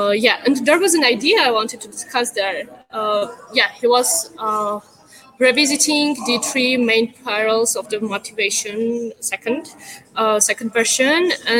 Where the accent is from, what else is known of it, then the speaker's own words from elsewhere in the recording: Yerevan, Armenia; And I'm from Armenia, Yerevan